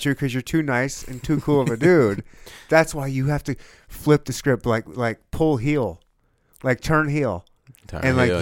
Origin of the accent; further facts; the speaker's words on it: Michigan, United States; I was born and raised in Michigan, so I should have been a Pistons guy.